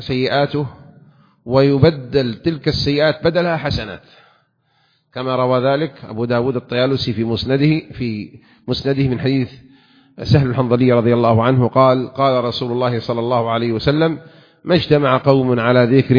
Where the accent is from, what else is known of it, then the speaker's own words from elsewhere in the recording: Saudi Arabia; بلادنا المملكة العربية السعودية